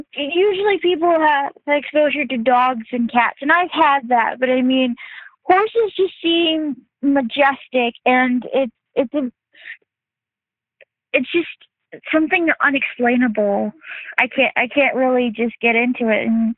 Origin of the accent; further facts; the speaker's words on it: Christiana, Delaware, United States; born there; now in Oxford, United States; I was born in Christiana Hospital in Christiana, Delaware. I live in Oxford, Pennsylvania, so I'm very, I live in a very close tri-state area, so Maryland is about 10 minutes away from where I live. Delaware is about 20, 30 minutes away from where I live.